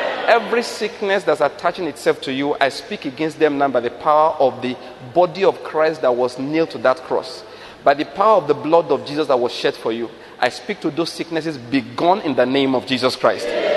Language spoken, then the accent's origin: English; Nigeria; I'm from Nigeria. This is my first time in the United States.